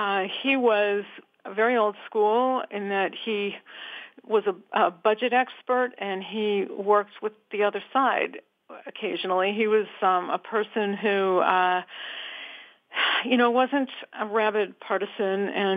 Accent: New York, United States; Hey, I'm from New York, too, and I, too, remember him.

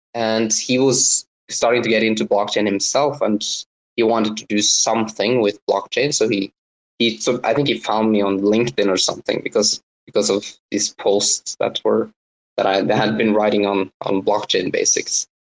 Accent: Norway; I'm from Norway.

